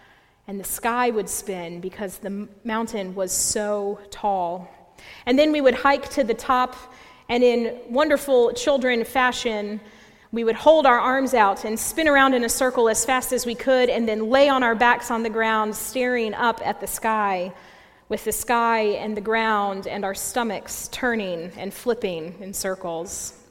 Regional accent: North Carolina, United States; I grew up in the Piedmont region of North Carolina, the foot of the mountains.

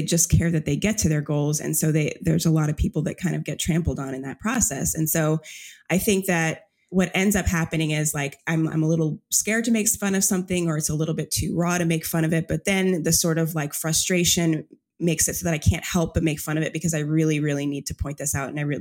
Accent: Jamaica; born there; moved away; I'm an immigrant. I was born in Jamaica.

